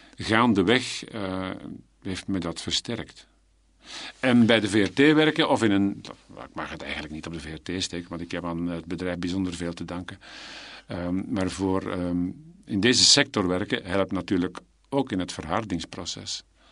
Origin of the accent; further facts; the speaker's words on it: Pellenberg, Flemish Brabant, Belgium; Ik ben van Pellenberg en Lovenjoel afkomstig, die van Meesel Kiezigem, dat ligt vlakbij.